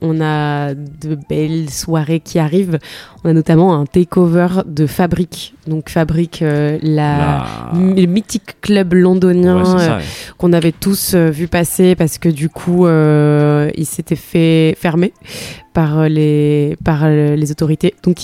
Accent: Spain; J'ai grandi en Espagne, école française

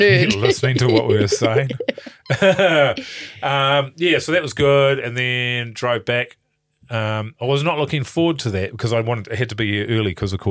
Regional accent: Levin, Manawatū-Whanganui, New Zealand; born there; They've been around since before I was born in Levin.

